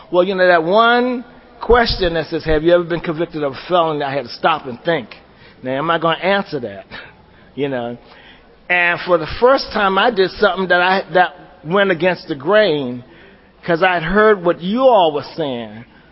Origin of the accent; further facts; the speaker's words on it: Washington, District of Columbia, United States; I was raised in Washington, D.C. I'm 59 years old.